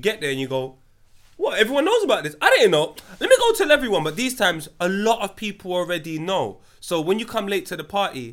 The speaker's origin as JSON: {"language": "English", "town": "Tottenham", "region": "London", "country": "United Kingdom", "said": "When man say I'm from Tottenham, reshaping that. I'm from Wood. I'm from here."}